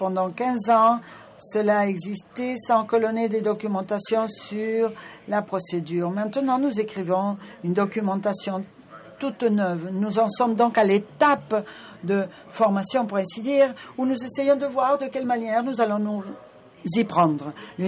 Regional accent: Kenya; je viens du Kenya.

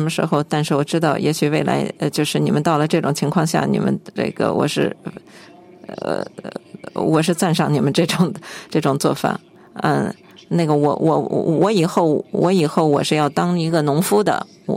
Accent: Beirut, Beirut Governorate, Lebanon; 我是在那个贝鲁特长大的，我们那儿有十八个这个区，

